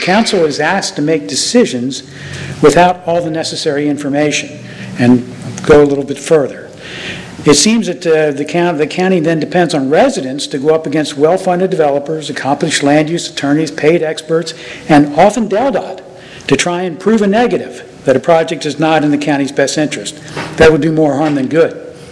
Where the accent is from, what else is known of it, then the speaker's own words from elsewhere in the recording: Milton, Delaware, United States; from Milton.